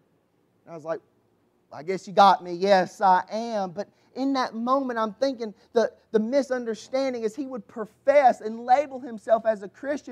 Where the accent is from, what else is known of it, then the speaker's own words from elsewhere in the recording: the South, United States; You know, I'm from the South, as you have probably have realized at this point. And this is like us saying, y'all.